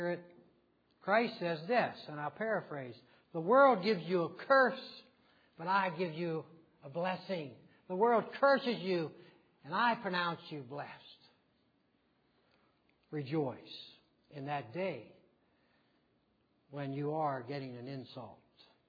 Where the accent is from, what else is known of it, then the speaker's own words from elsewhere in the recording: Frostburg, Maryland, United States; I was visiting Frostburg not long ago, and we plan on going there again next weekend, my hometown.